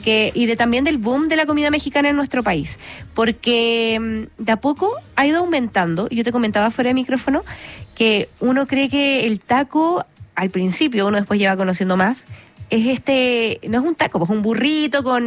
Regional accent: Chile; los chilenos no somos tan buenos para el picante como los mexicanos.

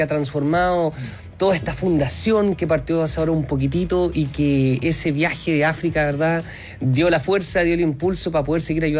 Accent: Concepción, Biobío, Chile; Yo soy de Concepción, entonces quería hacer algo en el Gran Concepción

